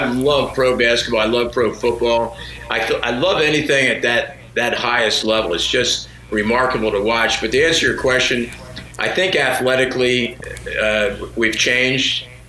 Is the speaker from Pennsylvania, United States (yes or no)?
yes; Philadelphia, Pennsylvania, United States; Growing up in Philly, the 1600 SAT kid in my high school could shoot a rock.